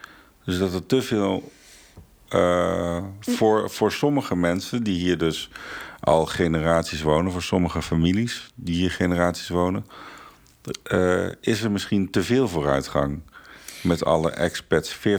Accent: Someren, North Brabant, Netherlands; Maar in zomeren, waar ik ben opgegroeid... zijn wij nog steeds niet echte zomernaar.

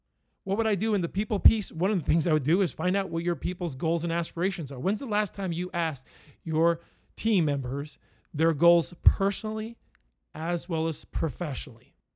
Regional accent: Pennsylvania, United States; So if I'm talking too fast, because I am from Pennsylvania, I do apologize.

